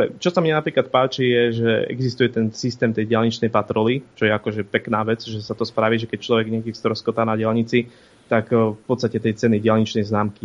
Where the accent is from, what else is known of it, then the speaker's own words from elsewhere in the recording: Poltár, Banská Bystrica Region, Slovakia; Ja pochádzam z Poltára a ja sa viem pomaly dostať do Poltára diaľnicou.